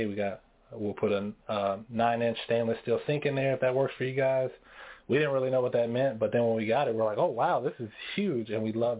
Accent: Kansas City, Missouri, United States; We're originally from Kansas City, Missouri, so that's why we have that, because that's always home for us.

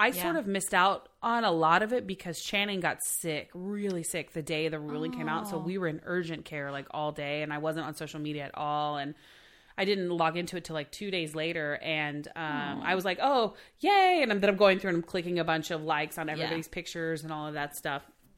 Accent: Oklahoma, United States; Because, you know, I'm from Oklahoma originally.

